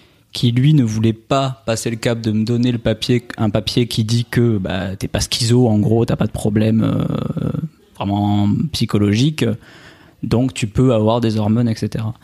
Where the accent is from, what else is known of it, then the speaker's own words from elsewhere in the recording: Albi, Occitanie, France; now in Nice, France; Oui, alors moi je suis originaire d'Albi à la base, à côté de Toulouse, mais en ce moment j'habite à Nice.